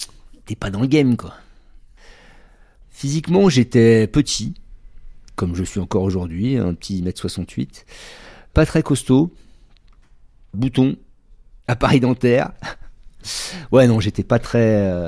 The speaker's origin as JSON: {"language": "French", "town": "Bordeaux", "region": "Nouvelle-Aquitaine", "country": "France", "tie": "born or raised there", "said": "je suis originaire de Bordeaux"}